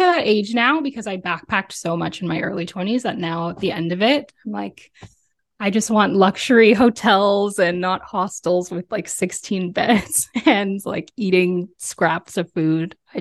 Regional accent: Kitchener, Ontario, Canada; I'm born in Toronto, raised in Kitchener, but I am of the world because I'm never in one place for far too long.

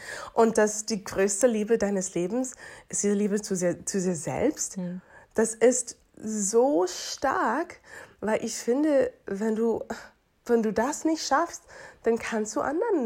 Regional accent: Miami, Florida, United States; German is a second language; now in Germany; Man fragt, wo ich herkomme und ich denke, aha, ich habe doch keinen Akzent. Entschuldigung, ich komme aus Miami. So, aber ich denke ein bisschen anders, ich spreche ein bisschen anders.

